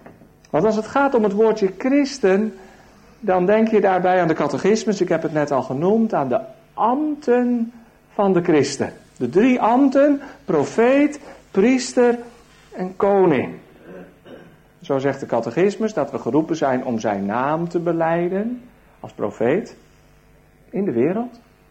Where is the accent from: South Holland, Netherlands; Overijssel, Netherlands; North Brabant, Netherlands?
South Holland, Netherlands; Katwijk; Mijn vrouw woonde in Rotterdam. Ik kwam zelf uit Katwijk.